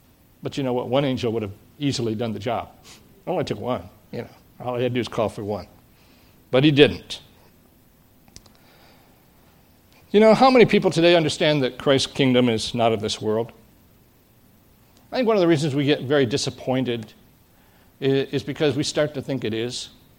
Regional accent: United States; No, I'm American. I love my country.

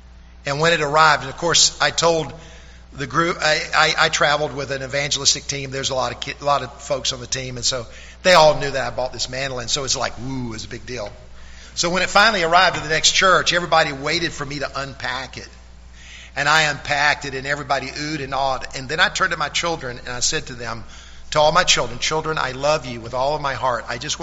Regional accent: the South, United States; But because I grew up in the South, I have a real love for, maybe this is offensive to some of you, but it's called bluegrass.

